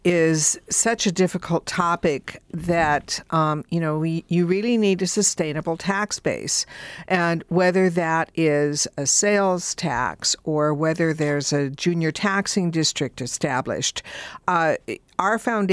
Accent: Washington, United States; I came from Washington State, and we're very lucky that this state has supported libraries and library buildings

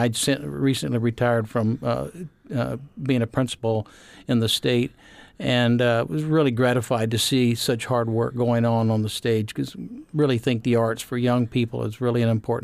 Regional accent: Oklahoma, United States; Well, and growing up in Oklahoma, being a Cajun, having to shred all those things and then to pick up the British accent has been somewhat of a chore.

